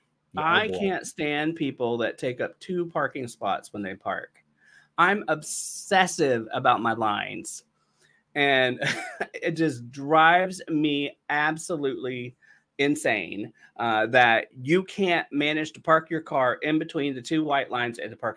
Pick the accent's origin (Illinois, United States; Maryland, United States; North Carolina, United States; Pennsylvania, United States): North Carolina, United States; I mean, we're all from North Carolina, but we didn't meet till we got here.